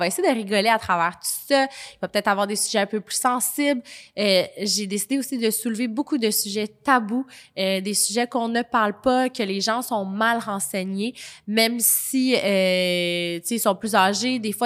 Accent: Quebec City, Quebec, Canada; Moi, à ma naissance, je suis née à l'hôpital Jeffrey Hill à Québec. Donc, quand que je disais que je suis québécoise aussi, ben c'est parce que je suis née à Québec.

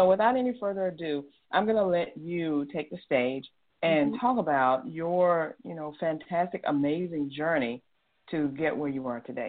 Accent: South Carolina, United States; Oh, I'm from South Carolina, too.

